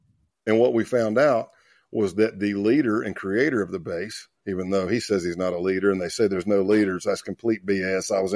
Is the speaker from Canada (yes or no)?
no; Tennessee, United States; accent: country; I said, East Tennessee. They said the closest cell, C-E-L-L for my country accent, the closest cell to you is in North Georgia.